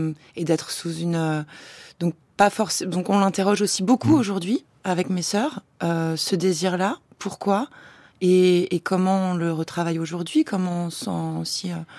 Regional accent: Troyes, Grand Est, France; parce que c'était à Troyes, dans ma ville natale, cette histoire

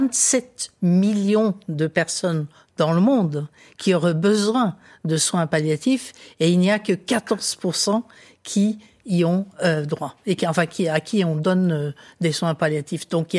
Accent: Norway; Alors, chez nous, en Norvège, c'est peut-être un peu différent

